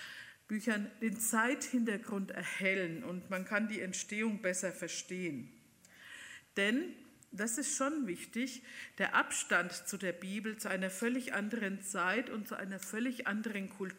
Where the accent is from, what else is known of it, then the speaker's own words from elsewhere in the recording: Bavaria, Germany; accent: Franconian; Ich musste meinen Dialekt gleich von Anfang an entschuldigen, weil ich immer hinterher nach Vorträgen angesprochen werde, ob ich aus Franken komme.